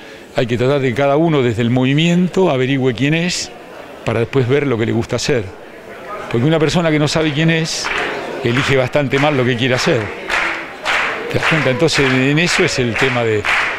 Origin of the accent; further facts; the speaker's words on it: Chivilcoy, Buenos Aires Province, Argentina; moved away as an adult; este que es mi pueblo también, ¿no? Porque yo nací acá, viví hasta los 20 años, inclusive comencé a trabajar acá, y muchas de las locuras que hoy van a ver nacieron acá en Chivilcoy.